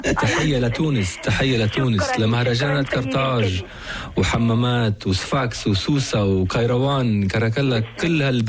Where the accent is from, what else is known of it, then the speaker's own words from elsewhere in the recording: Lebanon; also born or lived in United Kingdom; نحن أنا وأليسار ربينا في بريطانيا، رحنا على الليسي فرنسي شارل غول وكنا ببريطانيا لأنه كانت أيام صعبة في لبنان.